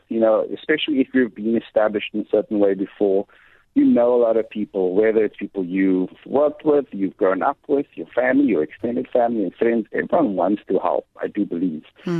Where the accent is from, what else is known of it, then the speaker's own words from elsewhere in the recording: Cape Town, Western Cape, South Africa; I mean, I'm a boy from the Cape Flats. You know, money doesn't flow where I come from.